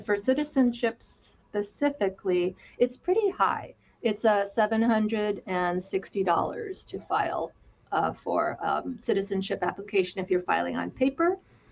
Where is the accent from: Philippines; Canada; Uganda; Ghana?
Philippines; now in United States; we are a family of immigrants. I am from the Philippines, and we came here as immigrants in the 1960s. And actually, my parents settled in a rural area in Wisconsin.